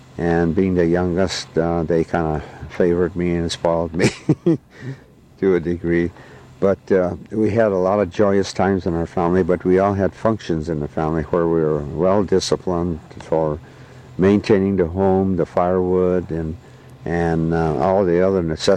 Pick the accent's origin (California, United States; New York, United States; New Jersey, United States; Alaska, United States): Alaska, United States; Afognak Island; born there; Yes, I was born on Afognak Island, March 23rd, 1923. And … who was of Norwegian descent.